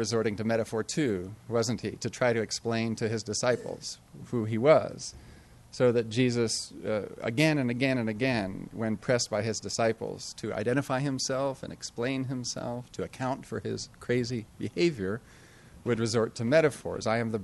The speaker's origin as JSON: {"language": "English", "town": "La Jolla", "region": "California", "country": "United States", "tie": "born or raised there", "said": "Born and raised in La Jolla, an Ivy League graduate, a Rhodes Scholar, I was in Calexico as a missionary."}